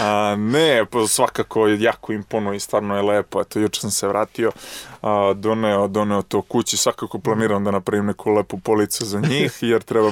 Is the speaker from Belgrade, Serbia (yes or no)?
no; Niš, Nišava District, Serbia; moved away; Ja sam igrao ranije, ja sam iz Niša otišao jako mlad.